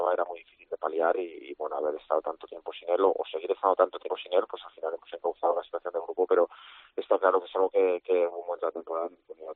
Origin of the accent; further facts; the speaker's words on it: Valladolid, Castile and León, Spain; como yo soy de Valladolid